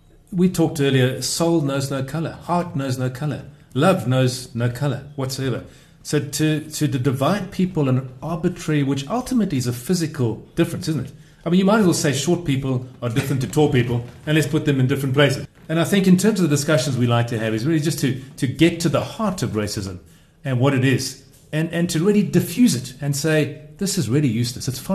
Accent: South Africa; I mean, I grew up in South Africa where race defined everything. You know, we grew up under apartheid

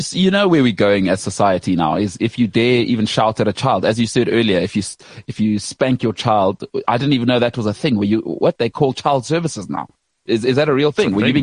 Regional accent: South Africa; as a South African right now, I'll take anything.

